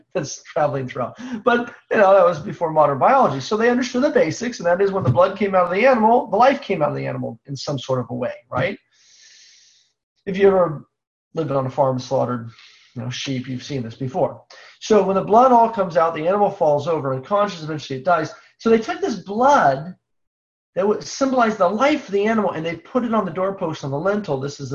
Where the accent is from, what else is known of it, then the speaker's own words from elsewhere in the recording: California, United States; I grew up in California. We had mosquitoes, okay?